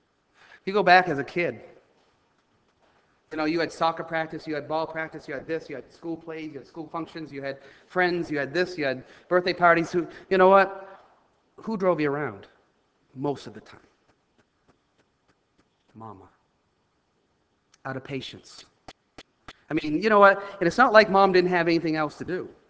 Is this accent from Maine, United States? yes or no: yes; Maine, United States; but I'm a hick. I'm from Maine.